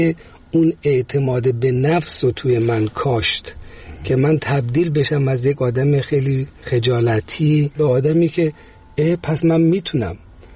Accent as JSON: {"language": "Persian", "country": "Iran"}